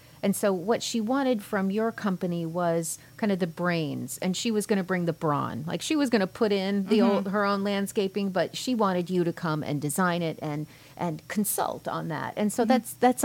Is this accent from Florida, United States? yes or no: yes; St. Petersburg, Florida, United States; And I'm from St. Pete. I grew up here, and I do remember picking tangerines and oranges off neighbors' trees